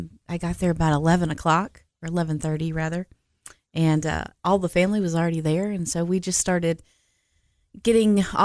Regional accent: Nashville, Tennessee, United States; Well, so growing up in Nashville, my grandfather was a preacher.

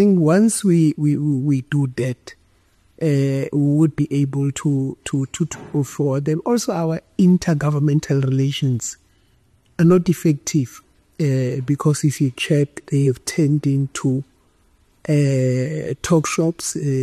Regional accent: Mfuleni, Western Cape, South Africa; I always make reference to Mfuleni because I come from Mfuleni.

